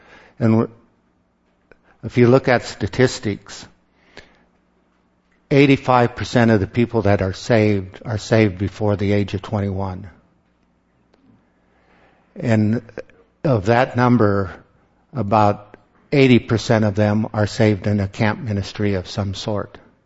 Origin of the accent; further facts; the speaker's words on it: Anchorage, Alaska, United States; This is where I grew up. This is in Anchorage. I was born and raised in Anchorage.